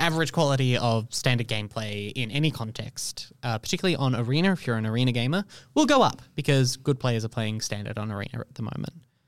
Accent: Australia; And in our case, because we're Australian, Highlander.

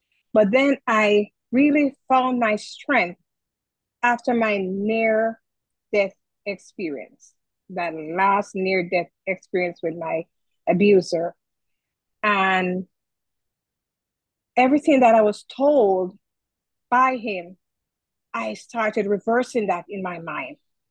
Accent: Jamaica; And growing up in Jamaica, you know, I was on the last of three children.

